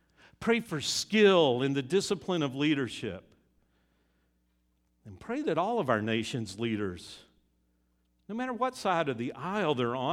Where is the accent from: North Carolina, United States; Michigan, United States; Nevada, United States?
North Carolina, United States; I grew up in North Carolina, and the first home I lived in was next door to the chaplain of the North Carolina chapter of the Ku Klux Klan.